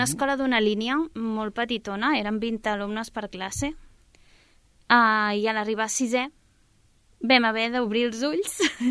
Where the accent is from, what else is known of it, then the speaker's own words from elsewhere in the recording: Sabadell, Catalonia, Spain; born there; Vaig néixer a Sabadell.